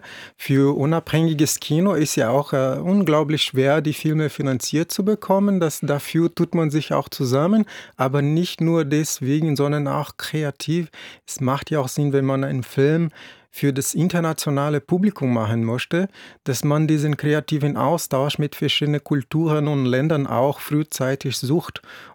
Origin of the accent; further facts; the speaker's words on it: Brazil; German is a second language; Ich bin ja selber Brasilianer